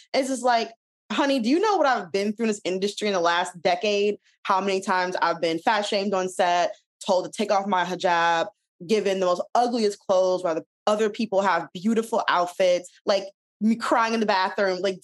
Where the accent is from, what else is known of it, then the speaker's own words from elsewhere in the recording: Detroit, Michigan, United States; And so it was a very interesting childhood growing up in Detroit.